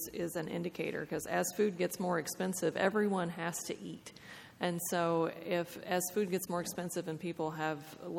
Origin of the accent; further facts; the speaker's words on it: Lexington, Kentucky, United States; I'm from Lexington in Kentucky, eastern western Kentucky.